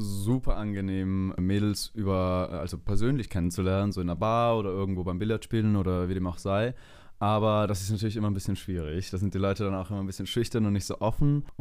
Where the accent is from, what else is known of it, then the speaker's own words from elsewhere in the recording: Austria; now in Berlin, Germany; Also ich bin ursprünglich aus Österreich und komme da aus einem ganz kleinen Dorf und habe da auch sehr lange gelebt und irgendwann dann mal in ein paar anderen Städten gewohnt, die ein bisschen größer sind.